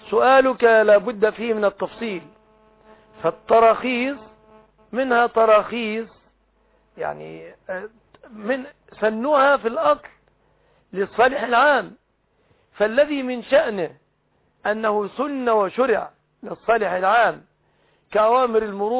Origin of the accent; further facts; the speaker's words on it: Egypt; عندنا في مصر قانون سنة وأراه قانونا باطلا